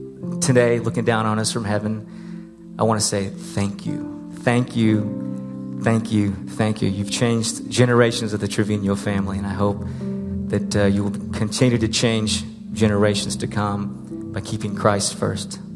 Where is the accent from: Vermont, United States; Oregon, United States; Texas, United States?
Texas, United States; Austin; also born or lived in Houston; I was born in Houston. My little brother and I, my mom and dad, moved to Austin when I was about 5 years old.